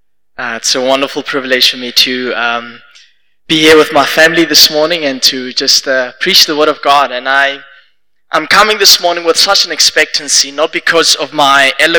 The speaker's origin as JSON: {"language": "English", "town": "Welkom", "region": "Free State", "country": "South Africa", "said": "So I am from Welkom."}